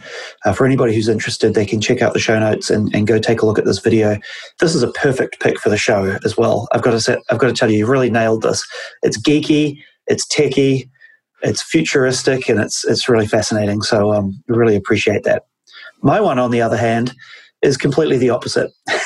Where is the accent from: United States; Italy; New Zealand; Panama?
New Zealand; If you've heard me speak, I don't think I sound American. I'm originally from New Zealand, and we have a lot of sheep there.